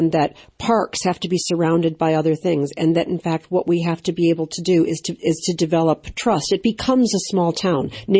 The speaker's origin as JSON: {"language": "English", "country": "United States", "said": "I'm originally American, and I recognized that she had a New York accent."}